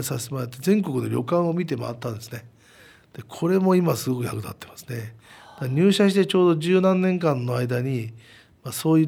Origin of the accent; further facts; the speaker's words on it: Tokyo, Japan; also born or lived in Beppu; まあ、東京生まれ東京育ちでね、九州の別府行っちゃって、